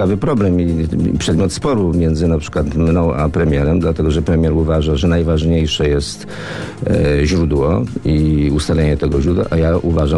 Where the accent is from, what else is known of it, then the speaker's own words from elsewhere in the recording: Żyrardów, Masovian Voivodeship, Poland; ja się wychowywałem na proletariackim, żeradowskim podwórku, gdzie taki język był dość powszechny